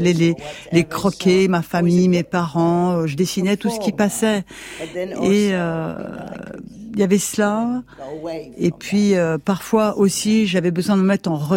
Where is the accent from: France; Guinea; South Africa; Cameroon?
South Africa; Western Cape; Alors, j'ai grandi en Afrique du Sud. Je suis née dans une ferme, dans un tout petit village, entre la ville du Cap et Stellenbosch.